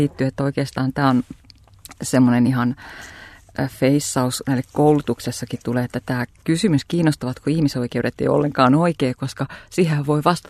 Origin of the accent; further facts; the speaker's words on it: Joensuu, North Karelia, Finland; born there; also born or lived in Nurmes / Mikkeli / Savonlinna; Mä oon Joensuussa syntynyt, asunut Nurmeksessa, Mikkelissä, käynyt kouluja Savonlinnassa, joten mulla on niin kuin aika monelta paikkakunnalta sieltä tausta.